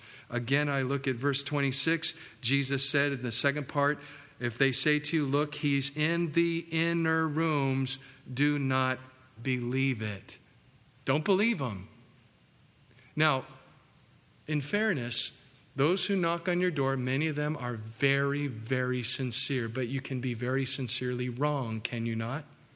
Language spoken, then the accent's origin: English; California, United States; I grew up in California. I'm getting over it. It's been a few years now. I'm doing better. I came from California where thunderstorms didn't happen.